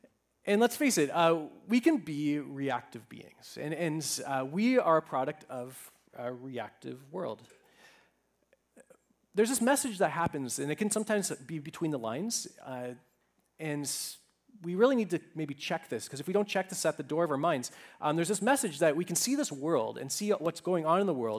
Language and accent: English; Toronto, Ontario, Canada; I grew up in Toronto, and I played for a team called the Westmall Lightning.